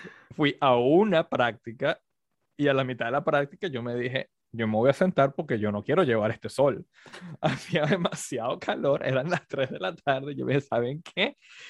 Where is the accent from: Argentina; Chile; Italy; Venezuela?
Venezuela; now in United States; En Venezuela no es tanto el fútbol, sino el béisbol. Entonces, en mi pueblo habían dos, en particular, habían dos estadios de béisbol que eran famosos.